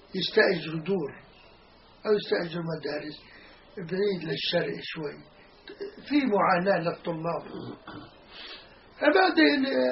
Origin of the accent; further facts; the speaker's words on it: Palestine; moved away; لما طلعنا من فلسطين أهلي ما علموني